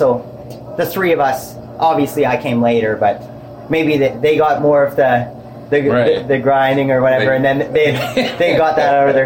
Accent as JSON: {"language": "English", "town": "Saskatoon", "region": "Saskatchewan", "country": "Canada", "said": "I'm from Saskatoon."}